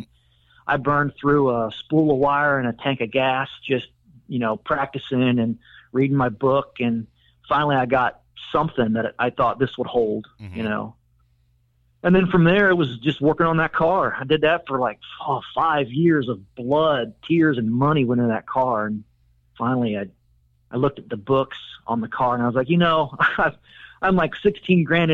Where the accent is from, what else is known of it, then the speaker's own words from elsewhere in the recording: Alabama, United States; I didn't grow up in a car culture. I grew up in the Deep South, mm-hmm. in Alabama, but I always loved cars